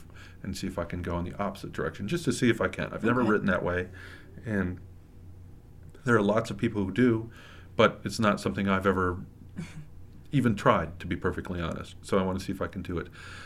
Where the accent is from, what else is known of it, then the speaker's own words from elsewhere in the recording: Flint, Michigan, United States; I grew up in Flint. I came through the school system right at the end of the great manufacturing boom when everything was starting to contract.